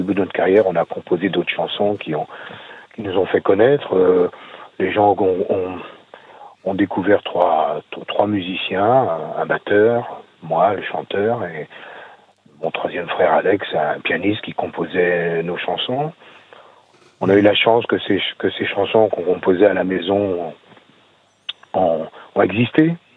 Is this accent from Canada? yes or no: no; Martinique, France; on est originaire de la Martinique.